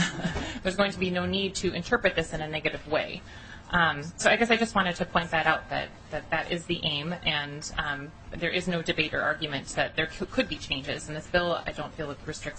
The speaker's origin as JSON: {"language": "English", "town": "Stillwater", "region": "Minnesota", "country": "United States", "said": "I'm from Stillwater, Minnesota."}